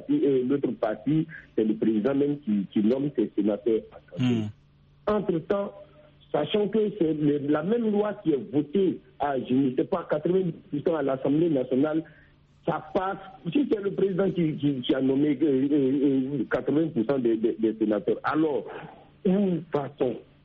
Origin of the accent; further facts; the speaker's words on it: Côte d’Ivoire; mais chez nous, en Côte d'Ivoire, vraiment, je ne crois pas.